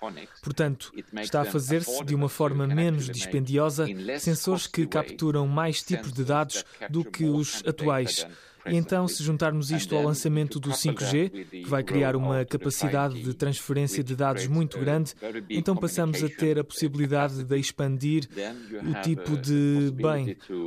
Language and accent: Portuguese; Sweden; A Suécia, de onde eu venho, é outro caso. Temos aproximadamente a mesma população.